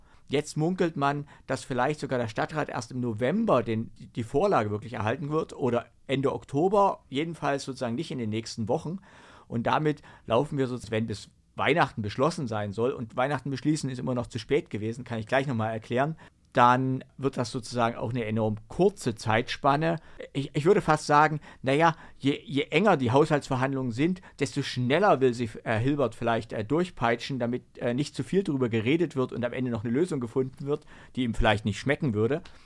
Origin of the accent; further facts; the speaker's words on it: Dresden, Saxony, Germany; ich komme ja aus dem Dresdner Norden